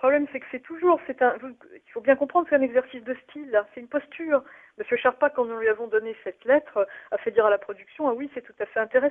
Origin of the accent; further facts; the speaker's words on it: Paris, Île-de-France, France; Écoutez, j'ai pas pu l'écouter parce que comme je suis parisienne